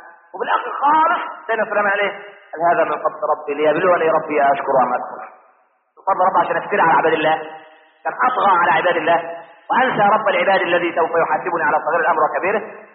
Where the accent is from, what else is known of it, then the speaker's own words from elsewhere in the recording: Egypt; عشان احنا ما كناش كمصريين نتقي الله في دولتنا